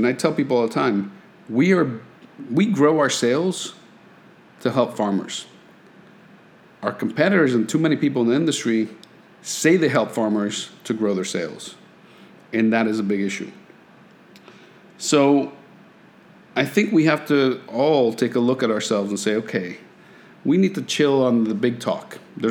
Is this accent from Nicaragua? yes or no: yes; Nicaragua; also born or lived in Guatemala / Costa Rica / Peru; I was born in Guatemala. I was raised in Nicaragua. I lived in Costa Rica. I lived in Peru. It's my culture